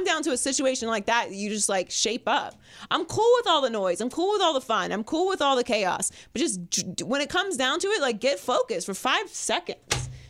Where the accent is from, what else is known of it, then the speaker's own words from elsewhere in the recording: Pittsburgh, Pennsylvania, United States; Like, my brother plays. You know, I'm from Pittsburgh.